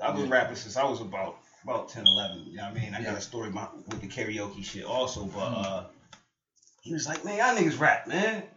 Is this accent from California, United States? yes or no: no; New York, United States; I grew up on Delavan in Wyoming, okay. So you know ECMC right there, so I'm hearing the fucking medical helicopter.